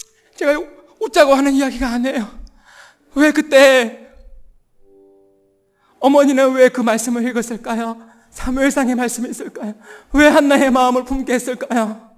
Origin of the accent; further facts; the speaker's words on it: Hamyang, South Gyeongsang, South Korea; born there; 저는 경상남도 함양군 용평 13-17번지 촌에서 태어나서